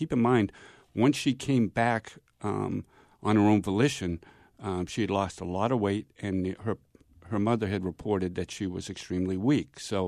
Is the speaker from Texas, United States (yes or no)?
no; Berlin, New Hampshire, United States; You know, what's interesting, I grew up in Berlin, and my grandmother and grandfather lived about 3/4 of a mile away from this trailer park in Gorham for about 30 years.